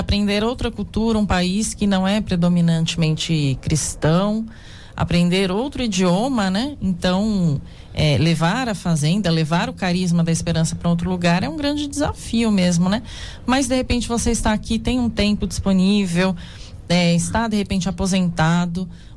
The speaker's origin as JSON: {"language": "Portuguese", "region": "São Paulo", "country": "Brazil", "lives_now": "Guaratinguetá, Brazil", "said": "Eu sou de São Paulo e vim à Fazenda da Esperança em peregrinação com um grupo de jovens dos franciscanos. E aí, alguns anos depois, aí, vim morar em Guaratinguetá"}